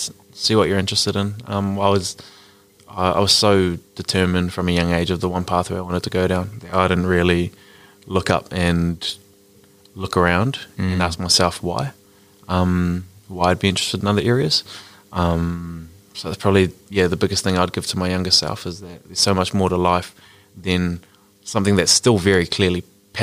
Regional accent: Wainui, New Zealand; like growing up in Wainui, it was the greatest community to be around

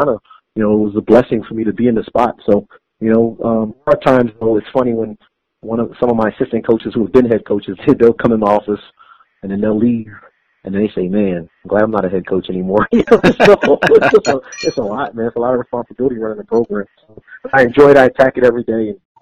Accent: Philadelphia, Pennsylvania, United States; So just growing up in Philly and always watching the games

